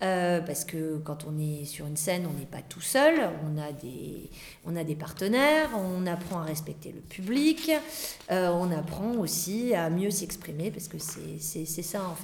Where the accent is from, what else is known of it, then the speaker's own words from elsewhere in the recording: Grand Est, France; puisque moi je viens de Champagne-Ardenne, ça me manquait énormément.